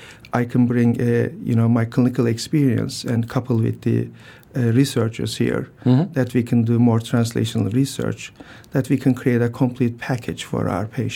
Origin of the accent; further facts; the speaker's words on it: Turkey; moved away as an adult; now in New Haven, United States; I'm a native of Turkey, and that's my hometown, home country. I grew up there and then finished medical school